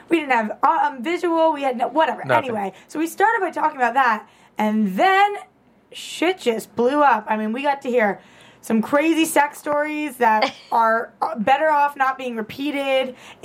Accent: Boston, Massachusetts, United States; In Boston.

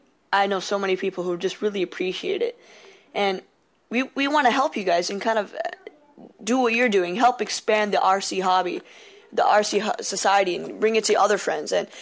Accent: Hillsboro, Oregon, United States; I'm from Hillsboro, Oregon.

